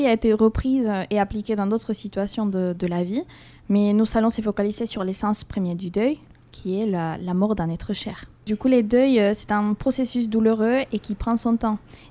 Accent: Colombia; ne pas pouvoir partir la voir en Colombie, mon pays d'origine

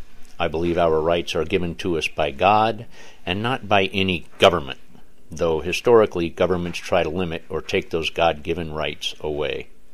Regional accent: United States; I am an American, a patriot, and an activist.

